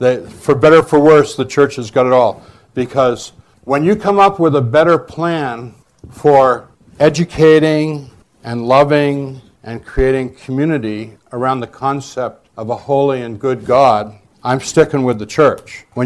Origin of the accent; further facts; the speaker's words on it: Massachusetts, United States; born there; I was born in 1946 in Massachusetts.